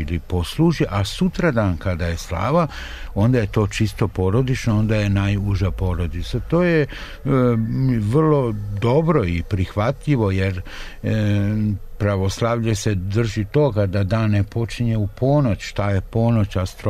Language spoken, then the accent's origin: Serbian; Vojvodina, Serbia; Ja sam iz Vojvodine, kod nas nikada nije bilo na slavama da dođe ni 10, a ne 20, 50 ili 100 ljudi.